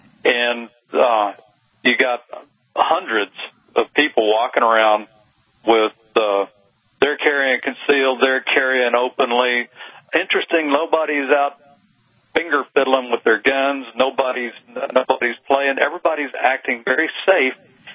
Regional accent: Phoenix, Arizona, United States; It's in my hometown of Phoenix, Arizona. It was about 10 minutes down the road from me.

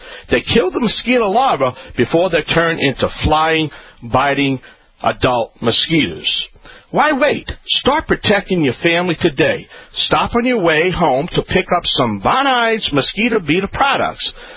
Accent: Louisiana, United States; That's right. I'm the Cajun man from the Bayou Land.

